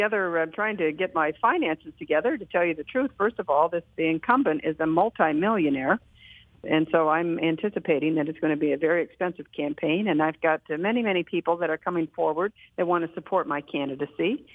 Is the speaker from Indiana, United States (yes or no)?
no; Michigan, United States; I just want to come home to Michigan, and of course, I have been born and raised in Macomb County, Michigan, the home of the Reagan Democrats, by the way